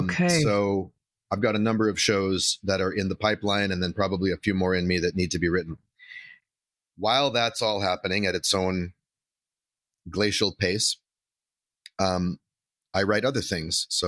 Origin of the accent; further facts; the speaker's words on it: Vancouver, British Columbia, Canada; moved away as an adult; now in Brooklyn, United States; I'm from Vancouver, Canada, originally. I moved to Brooklyn, New York in my mid-adulthood and have spent the better part of it here.